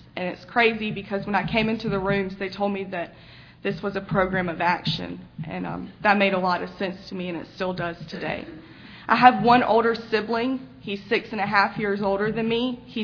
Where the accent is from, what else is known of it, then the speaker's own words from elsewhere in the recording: Bamberg, South Carolina, United States; born there; So I was born on November the 9th, 1988 in Bamberg, South Carolina.